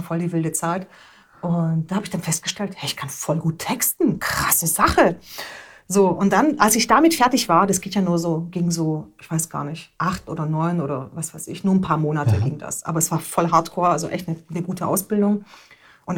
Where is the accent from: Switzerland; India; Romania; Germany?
Romania; first language Hungarian; German is a second language; wir kommen aus Rumänien, meine Muttersprache ist Ungarisch. So, dann Deutsch war meine dritte Sprache, die ich gelernt habe. Und da war ich schon 6 oder 7 Jahre alt.